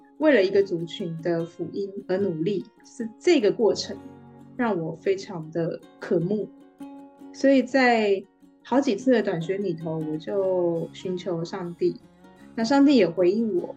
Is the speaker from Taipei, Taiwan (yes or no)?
no; Hsinchu, Taiwan; 我在新竹长大嘛